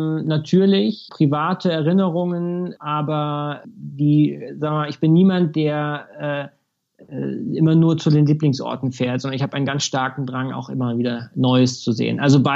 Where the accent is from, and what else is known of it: Munich, Bavaria, Germany; born or raised there